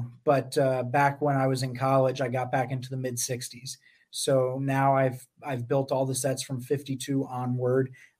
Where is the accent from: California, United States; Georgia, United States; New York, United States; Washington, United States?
New York, United States; Poughkeepsie; Yeah, so 1999, I'm 13 years old, growing up in Poughkeepsie, New York, like you alluded to.